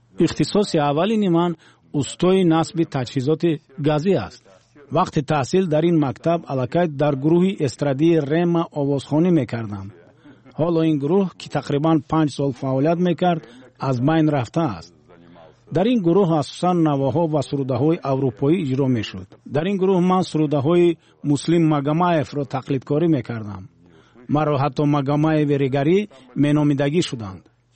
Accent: Tajikistan; حدود 5 سال کودکیم در مولاتاب آباد گذشت و بعدتر به ریگر کوچ بستیم. در تاجیکستان 4 شهر بود که در آنها اساساً روستاباران زندگی میکردند. به همین خاطر از سالهای باغچه کودکان رفتنم من تنها به زبان روسی معاشرت میکردم.

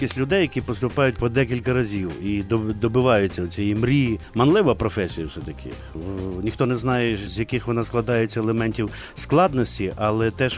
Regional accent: Carpathians, Ukraine; Я виріс, народився в Карпатах, і для мене 20 градусів тепла в літі – це сама найкраща температура, яка тільки може бути.

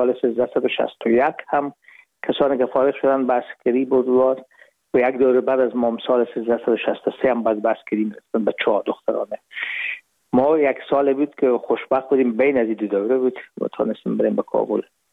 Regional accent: Herat, Afghanistan; moved away as an adult; now in Hamburg, Germany; ما رفتیم از کابل به هرات و پیزی که فاکولته رو پایان برسانیم یا دیپلمی بگیریم از هرات از طریق زمینی داخل مرز ایران شدیم. از مرز ایران گذاشتیم و داخل پاکستان و از پاکستان و قاچقی آمدیم با آلمان.

